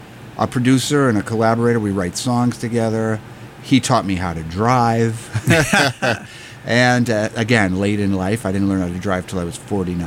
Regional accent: Albany, New York, United States; Albany Public School Systems, and I lived there, I think, all totaled about 27 years. So, yeah, that's my hometown.

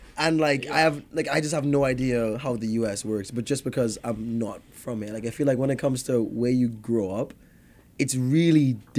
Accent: Trinidad & Tobago; I'm from Trinidad, like, I'm fully international.

